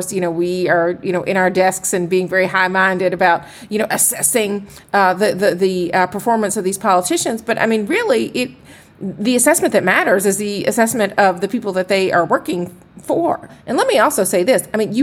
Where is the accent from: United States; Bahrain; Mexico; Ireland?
United States; Atlanta, Georgia